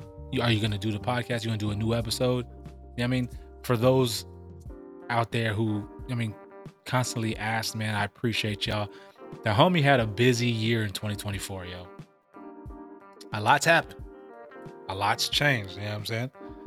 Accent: California, United States; And growing up in Cali, it's a annual thing.

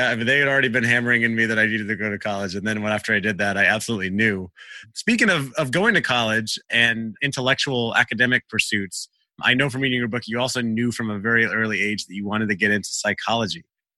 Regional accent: Florida, United States; I was going to say, I grew up in Central Florida as well.

